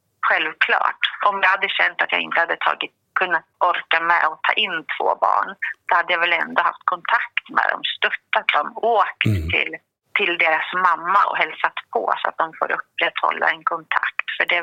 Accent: Eskilstuna, Södermanland, Sweden; Nej, jag kommer från Eskilstuna. Jag har bott i Eskilstuna hela mitt liv.

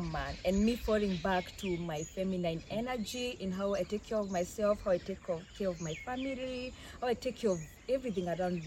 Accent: Kenya; I'm Kenyan, Kikuyu, from the Kikuyu tribe.

